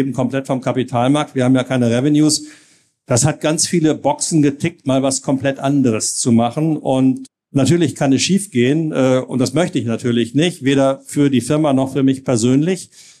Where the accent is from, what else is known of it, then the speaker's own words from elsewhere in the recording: Germany; now in France; als Deutscher in Frankreich zu wohnen, wer die Gegend da unten kennt, es gibt schlimmere Plätze auf der Welt, ja, als im Toulouser Raum zu leben.